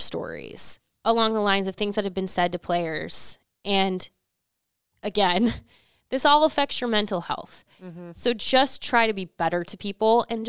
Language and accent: English; Nebraska, United States; I grew up in Nebraska. I have cheered for the Huskers.